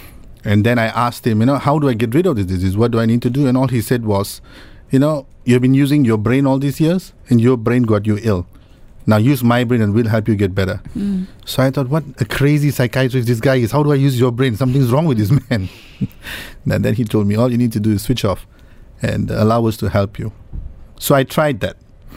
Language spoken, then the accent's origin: English; Malaysia; now in Singapore; I live in Singapore, I'm from Malaysia.